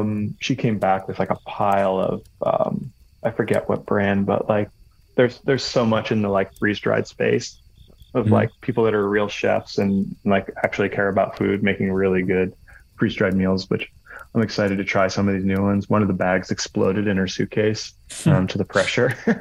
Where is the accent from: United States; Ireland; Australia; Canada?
United States; Northeast; You know, I'm from the Northeast.